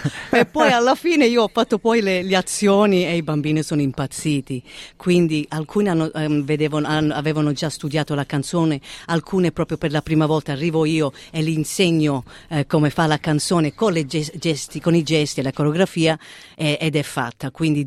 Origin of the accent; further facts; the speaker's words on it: Melbourne, Victoria, Australia; Io sono nata qui a Melbourne, adoro la mia città